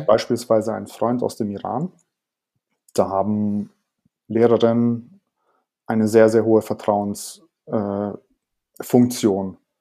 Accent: Ulm, Baden-Württemberg, Germany; Also genau, ich bin aufgewachsen in Ulm und wir haben ein ganz normales Leben geführt.

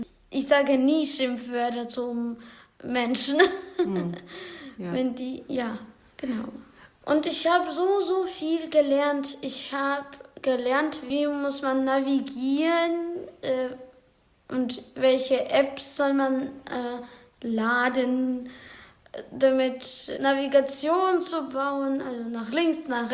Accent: Ukraine; ich komme aus der Ukraine.

